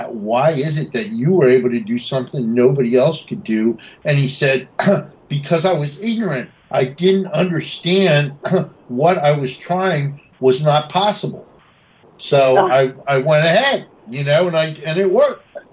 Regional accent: Washington, District of Columbia, United States; I grew up in Washington, D.C., and this is a regular thing.

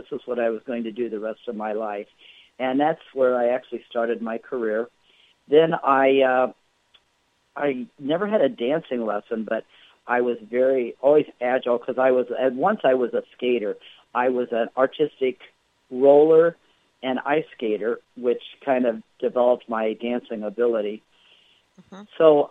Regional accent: Akron, Ohio, United States; born there; Okay, I was born in Akron, Ohio, many moons ago.

